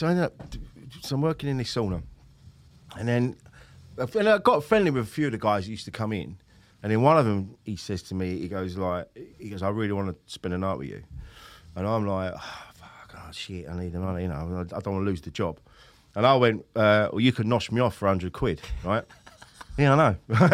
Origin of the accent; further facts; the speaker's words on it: Bromley, London, United Kingdom; I'm from Bromley.